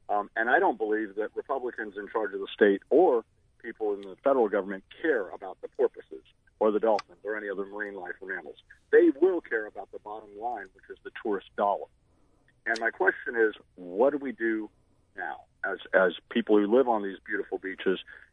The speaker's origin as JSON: {"language": "English", "town": "Padre Island", "region": "Texas", "country": "United States", "tie": "born or raised there", "said": "I grew up in South Texas on what used to be pristine beaches, Padre Island. And that was 56 years ago."}